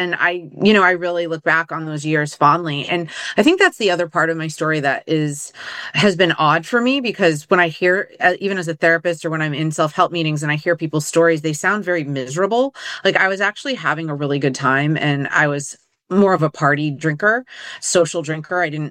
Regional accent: New Bedford, Massachusetts, United States; So I am from New Bedford, Massachusetts, and I'm an only child. I grew up in what I would say is more of a dysfunctional neighborhood, but I came from an intact family unit.

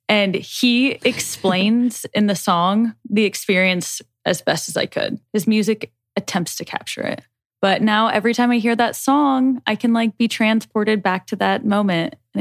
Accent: Nebraska, United States; We're from Nebraska. We got on this flight. We're all the way down in Hawaii.

